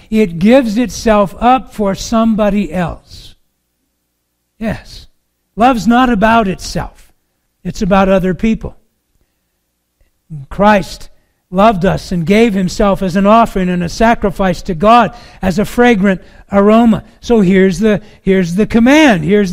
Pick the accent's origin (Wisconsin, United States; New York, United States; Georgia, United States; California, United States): Wisconsin, United States; Superior; Plus, I was raised in Superior, so there were plenty.